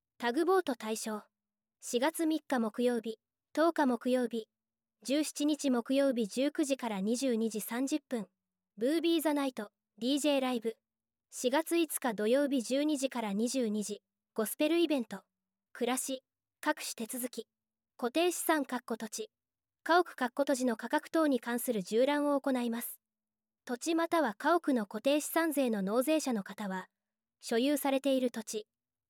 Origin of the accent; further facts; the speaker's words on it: Osaka, Japan; 私は大阪市内で生まれ育ち、平成2年4月に大阪市に奉職しました。